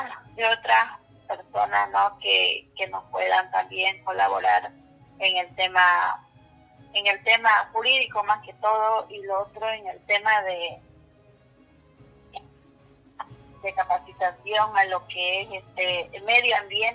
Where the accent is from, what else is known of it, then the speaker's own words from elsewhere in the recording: Sécure Bajo, Bolivia; nosotros que somos comunarios de Sécure Bajo.